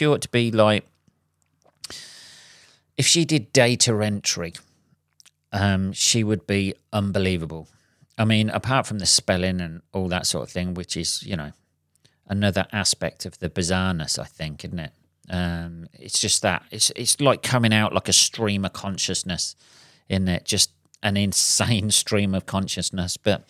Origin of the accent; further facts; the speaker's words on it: England, United Kingdom; I am an Englishman. That's what I am, people. I am an Englishman.